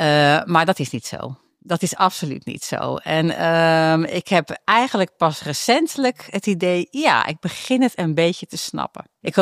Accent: North Holland, Netherlands; Ik kom uit het Gooi. Dus dat zou je niet zeggen. Maar mijn moeder is hier wel geboren. Dus mijn moeders familie kwam uit Rotterdam.

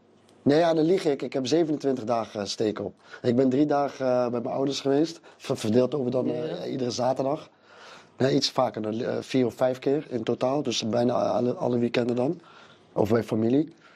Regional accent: Oss, North Brabant, Netherlands; ik ben geboren en getogen in Os.

